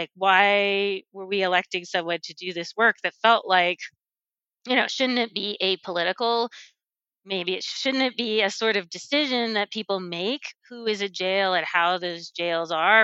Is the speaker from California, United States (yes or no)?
no; Texas, United States; So I grew up in Texas